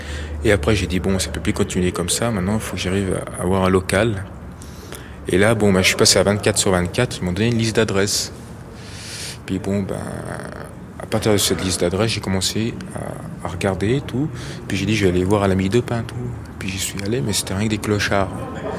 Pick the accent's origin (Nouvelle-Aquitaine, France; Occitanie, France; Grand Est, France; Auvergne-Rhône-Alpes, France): Auvergne-Rhône-Alpes, France; now in Paris, France; il y a un mois que je suis à Paris, parce que mon père il m'a mis à la porte, je viens de Haute-Savoie